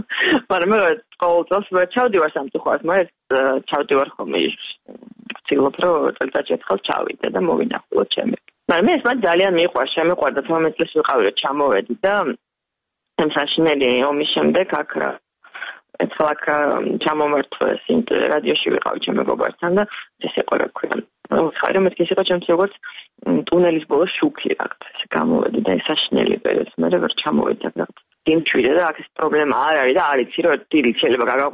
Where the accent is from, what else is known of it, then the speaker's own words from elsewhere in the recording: Tbilisi, Georgia; მაგრამ თბილისში გავიზარდე.